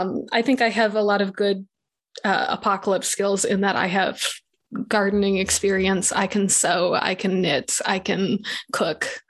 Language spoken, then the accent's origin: English; Michigan, United States; Because I have done some shooting of guns recreationally. Right. I am from Michigan.